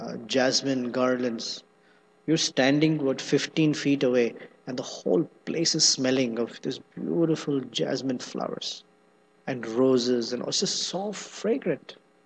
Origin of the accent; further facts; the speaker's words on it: India; If you're in India, at least I come from India, maybe other places too